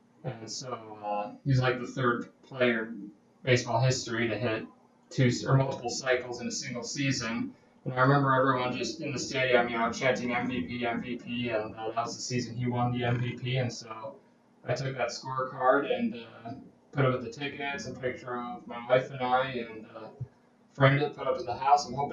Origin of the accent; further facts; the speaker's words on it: Brookfield, Wisconsin, United States; I'm from Brookfield, Wisconsin.